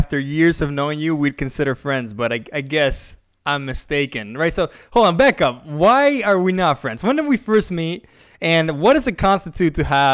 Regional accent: Venezuela; now in United States; And so I grew up as a pastor's son. I grew up in Venezuela for a part of my life, then moved to the United States.

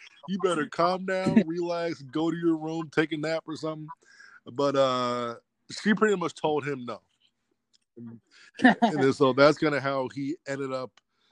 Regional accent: Sterling, Virginia, United States; So I'm from Sterling, Virginia. If you've heard the term DMV, D.C., Maryland, Virginia, that's it.

